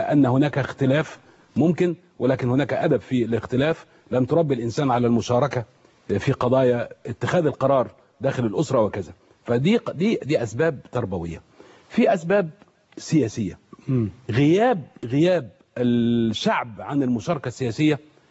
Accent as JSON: {"language": "Arabic", "country": "Egypt", "said": "عندنا في مصر مغلق"}